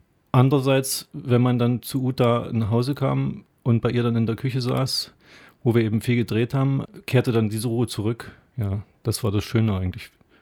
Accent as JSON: {"language": "German", "region": "Saxony-Anhalt", "country": "Germany", "said": "Ansonsten wollte ich nun gerade mal meine Heimat verlassen. Ich komme ja aus dem Mansfelder Land und mal in einer anderen Region Filme drehen einfach."}